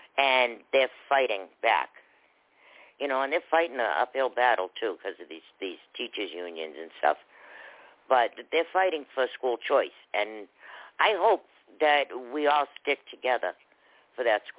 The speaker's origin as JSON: {"language": "English", "town": "Boston", "region": "Massachusetts", "country": "United States", "said": "I come from Boston originally. My last year of high school was the first year of busing."}